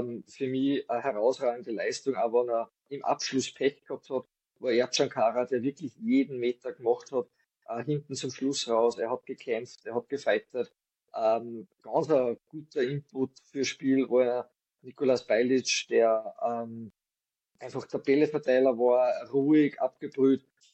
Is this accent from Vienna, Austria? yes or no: no; Salzburg, Austria; Bin kein Wiener, bin eigentlich aus Salzburg, gebürtig aus der Stadt Salzburg und lebe jetzt mit meiner Frau etwas außerhalb, hinter der Landesgrenze in Oberösterreich, in einem kleinen Ort.